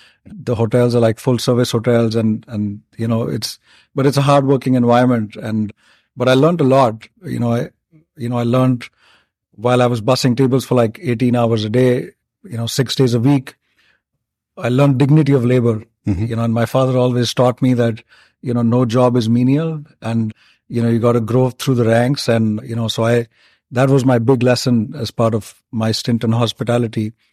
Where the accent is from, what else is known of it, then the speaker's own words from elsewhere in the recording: India; I grew up in India and I started my career in the hospitality industry back in India.